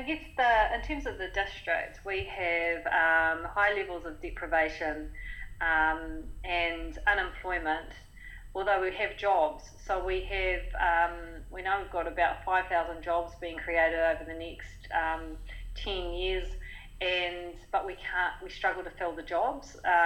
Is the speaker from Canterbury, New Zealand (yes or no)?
no; Gisborne, New Zealand; So I was born and bred in Gisborne, so it's, my parents are from here, great-grandparents, you know, as far back as I can remember.